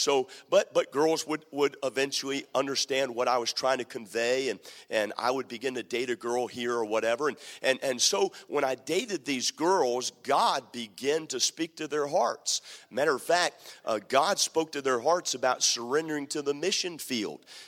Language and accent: English; Baltimore, Maryland, United States; I was raised in Maryland. I was born in Baltimore City